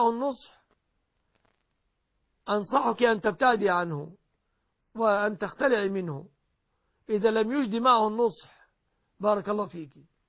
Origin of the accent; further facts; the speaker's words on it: Egypt; بلادنا مصر